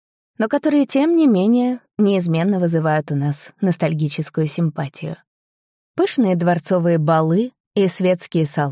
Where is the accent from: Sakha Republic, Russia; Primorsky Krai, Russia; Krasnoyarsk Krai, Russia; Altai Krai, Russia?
Sakha Republic, Russia; now in Saint Petersburg, Russia; Я родом из Якутии, в Петербурге прожила 10 лет и очень люблю этот изумительный город.